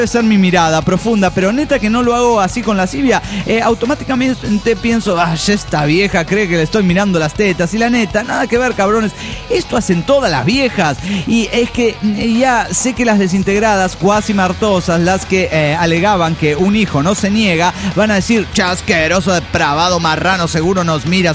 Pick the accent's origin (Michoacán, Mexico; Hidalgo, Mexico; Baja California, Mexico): Michoacán, Mexico; Morelia; de Morelia, Michoacán, México.